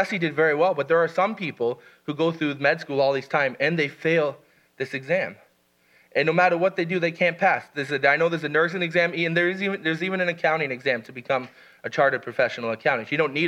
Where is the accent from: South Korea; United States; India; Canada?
Canada; As a Canadian, the government does cover a fair portion of it